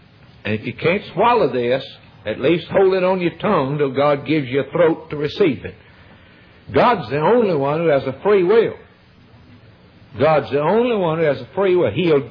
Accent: Alabama, United States; born there; the reason I was born in Alabama is because my dad lived there.

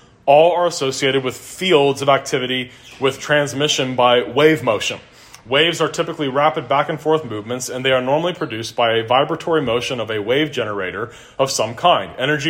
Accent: Cincinnati, Ohio, United States; When I was growing up in Cincinnati

